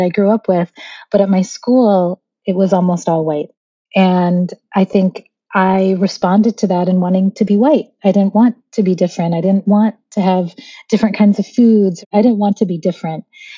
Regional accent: Michigan, United States; also born or lived in Alabama; So for me, growing up in Michigan, the model minority, my parents came from Bangladesh. They first came south. So my brother and I, we were both born in Alabama

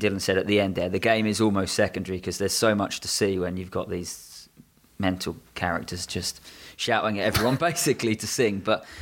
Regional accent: England, United Kingdom; Even though we're English and we're in Bochum

